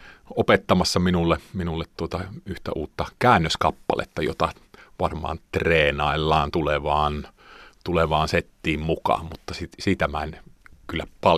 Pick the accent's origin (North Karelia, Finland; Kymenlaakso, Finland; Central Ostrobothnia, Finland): North Karelia, Finland; Lieksa; also born or lived in Joensuu; isäni suku on Suistamolta ja olen karjalainen. Itse olen syntynyt Lieksassa, käynyt kouluni siellä ja opiskellut Joensuussa ja tehnyt töitä ja soittanut rockia.